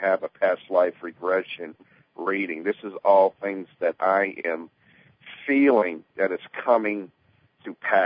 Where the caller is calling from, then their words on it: Tampa Bay, Florida, United States; I'm calling from Florida, Tampa Bay.